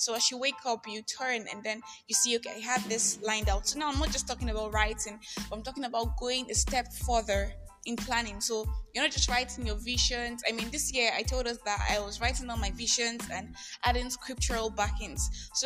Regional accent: Nigeria; I am that Nigerian Christian talk colleague.

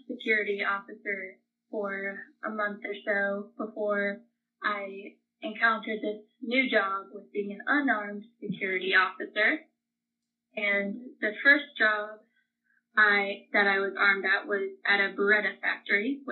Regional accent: Franklin, Tennessee, United States; born there; Well, I was born in Franklin, Tennessee.

